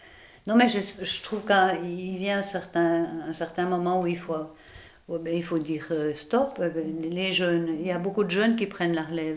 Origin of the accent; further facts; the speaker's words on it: Boudry, Neuchâtel, Switzerland; also born or lived in Colombier; fait, je suis née à Boudry et puis mes parents sont venus habiter avec leur bébé.